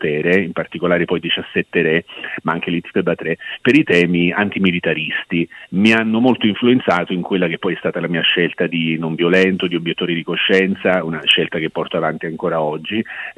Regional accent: Benevento, Campania, Italy; sono stato testimone di un concerto dalle mie parti di Tor di Benevento nel 1987

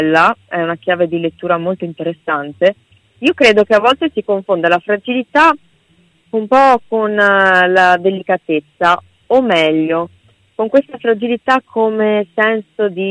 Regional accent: Venice, Veneto, Italy; a Marghera, nelle mie parti, sono veneziana appunto.

